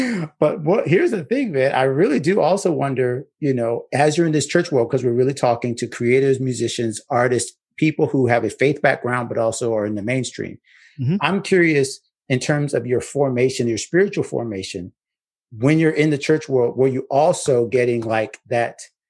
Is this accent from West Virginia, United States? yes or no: no; Pensacola, Florida, United States; now in South Florida, United States; I grew up in North Florida, where you are now closer to my hometown.